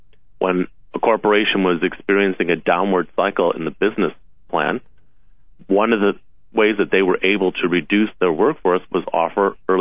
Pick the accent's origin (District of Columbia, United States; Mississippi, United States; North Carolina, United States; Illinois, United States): Illinois, United States; Chicago; I grew up in Chicago, which is the city of Chicago or state of Illinois.